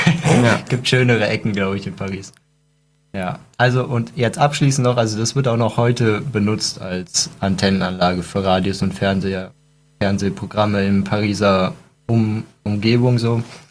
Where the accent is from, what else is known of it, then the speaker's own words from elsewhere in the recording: Cologne, North Rhine-Westphalia, Germany; ich komme aus Köln, da gibt es ja den Dom.